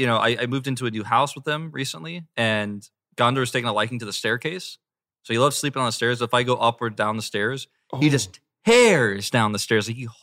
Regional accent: Atlanta, Georgia, United States; I'm from Atlanta.

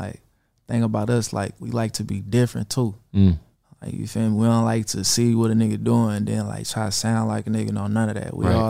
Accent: Vallejo, California, United States; I'm from Vallejo.

